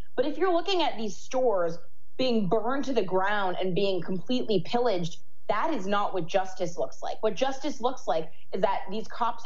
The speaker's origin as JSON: {"language": "English", "town": "Los Angeles", "region": "California", "country": "United States", "said": "You know, I'm from Los Angeles, where we have tons of immigrants."}